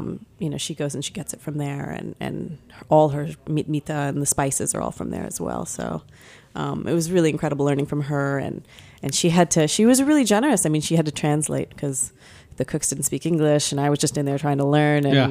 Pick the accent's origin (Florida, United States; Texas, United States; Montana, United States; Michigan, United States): Florida, United States; You know, I grew up in Florida, American girl, you know, eating the pizza, playing volleyball, coming home and eating Indian food, African food.